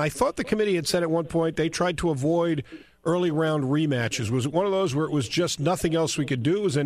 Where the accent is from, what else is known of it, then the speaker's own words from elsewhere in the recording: New York, United States; I grew up in New York. St. John's is near and dear to my heart